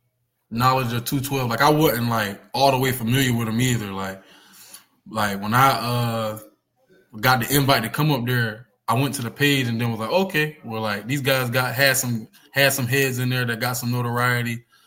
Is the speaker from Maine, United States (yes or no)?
no; South Carolina, United States; I'm from South Carolina, bro. Like, it's not a lot of people out here training for the love of the game